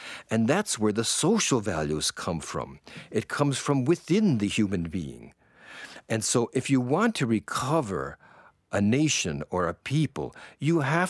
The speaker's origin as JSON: {"language": "English", "town": "Jessup", "region": "Pennsylvania", "country": "United States", "tie": "born or raised there", "lives_now": "Cambuquira, Brazil", "said": "the same size as the town where I grew up in Jessup, Pennsylvania."}